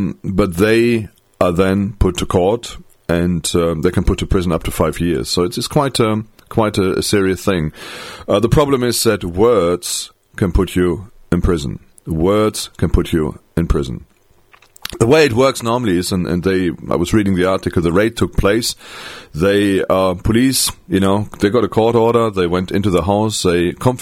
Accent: North Rhine-Westphalia, Germany; English is a second language; these raids were done in my home state, I think in North Rhine-Westphalia.

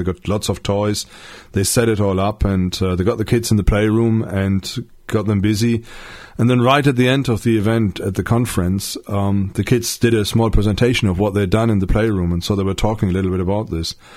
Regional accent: Germany; I grew up in West Germany, so I wasn't exposed to the FDJ.

